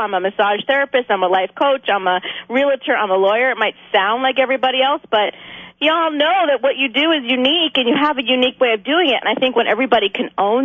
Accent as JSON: {"language": "English", "region": "New Jersey", "country": "United States", "lives_now": "Orange County, United States", "said": "I am in Southern California. I'm in Orange County. Beautiful Orange County, California. But I just want your listeners to know I'm a Jersey girl. So I got the East Coast thing going on."}